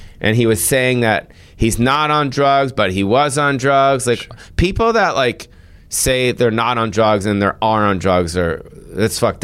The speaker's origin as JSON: {"language": "English", "town": "Hollywood", "region": "California", "country": "United States", "tie": "born or raised there", "also_born_or_lived": "Beverly Hills", "said": "I think I grew up in Hollywood and Beverly Hills"}